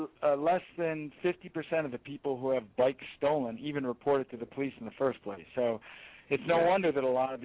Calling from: Frederick, Maryland, United States; I'm calling in from Frederick, Maryland.

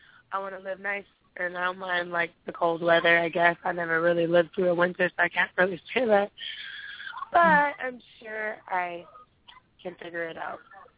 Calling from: Honolulu, Hawaii, United States; Honolulu, Hawaii.

